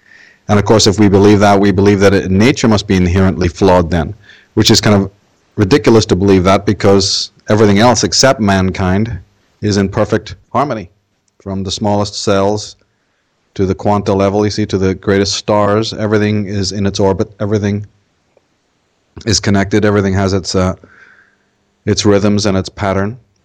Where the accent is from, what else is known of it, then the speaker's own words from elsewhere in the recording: Belfast, Northern Ireland, United Kingdom; because I grew up in Ireland, or in Belfast during the days when it was very, very violent there.